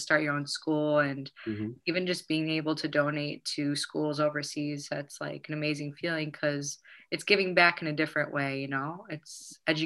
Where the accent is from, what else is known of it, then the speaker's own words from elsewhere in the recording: Chicago, Illinois, United States; also born or lived in Amman, Jordan / Tennessee / St. Louis, Missouri / Cleveland, Ohio; Yeah, so I was born in Chicago and I moved around a lot. Like I lived in Chicago, I lived in Jordan, Amman. I'm in Jordan. I actually lived in Tennessee for a little bit, St. Louis, Missouri, Cleveland, Ohio. Yeah, and then back to Chicago.